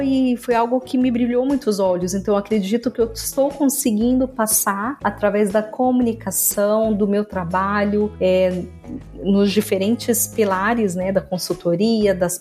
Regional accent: Balsas, Maranhão, Brazil; Sou natural de Balsas, no estado do Maranhão, uma cidade e região de fronteira agrícola, referência quando a gente fala ali na região do Mapito, que compreende os estados do Maranhão, Piauí e Tocantins

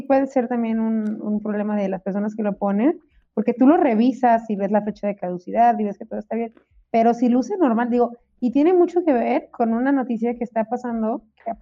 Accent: Mexico; ahora sí, como buenos mexicanos, que lo barato sale caro

